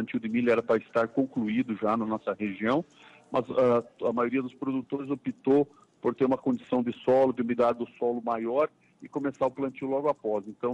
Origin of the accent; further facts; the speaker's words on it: Campos Novos, Santa Catarina, Brazil; Olha, eu sou de Campos Novos. Em Campos Novos está iniciando agora